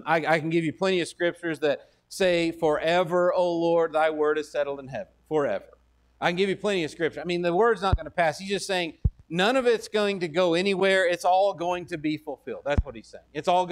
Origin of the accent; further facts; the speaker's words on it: Texas, United States; Well, I'm from Texas. The state of Texas is pretty big.